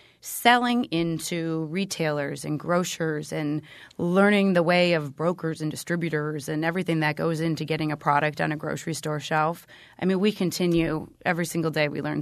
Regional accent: Milwaukee, Wisconsin, United States; We were born and raised in Milwaukee. We wanted to stay here. We had strong roots here.

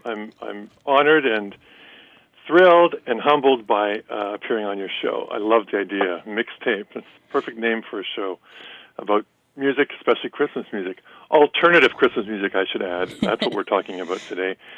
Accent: Calgary, Alberta, Canada; now in Vancouver, Canada; I grew up in Calgary, Alberta, a prairie town. I moved back to the West Coast when I was 20 years old.

